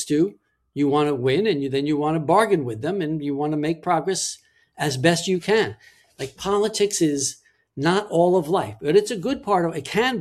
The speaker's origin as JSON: {"language": "English", "town": "Levittown", "region": "New York", "country": "United States", "said": "I'm from Levittown, Long Island, America's most famous suburb."}